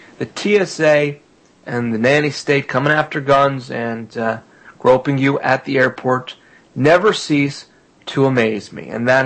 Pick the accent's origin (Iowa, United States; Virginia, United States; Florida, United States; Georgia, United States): Florida, United States; The first of which comes from my home state of Florida